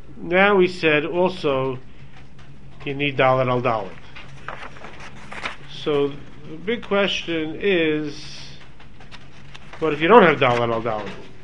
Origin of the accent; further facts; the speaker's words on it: Brooklyn, New York, United States; I don't know, I grew up in Brooklyn.